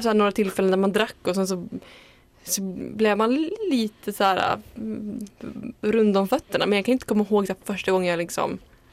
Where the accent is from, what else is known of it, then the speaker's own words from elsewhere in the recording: Järvsö, Gävleborg County, Sweden; då var jag hemma i Järvsö hos mina föräldrar, och då skulle jag hem sen.